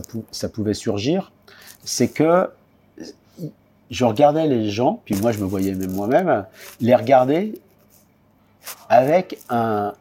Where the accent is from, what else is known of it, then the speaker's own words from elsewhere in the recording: Brittany, France; par la nature bretonne, que je connais bien, parce que je suis breton